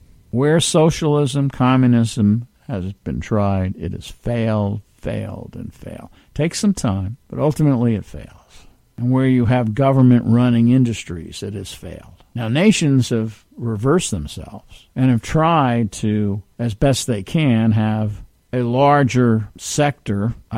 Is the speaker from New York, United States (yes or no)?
yes; New York City, New York, United States; You see, I always get back to this because I'm from New York City.